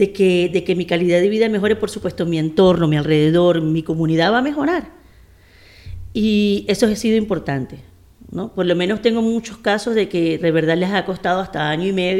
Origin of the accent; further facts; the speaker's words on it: Venezuela; now in Spain; Las personas que venimos de Venezuela a España, no es como dicen que somos unos pijos, pero sí tenemos un poquito más de recursos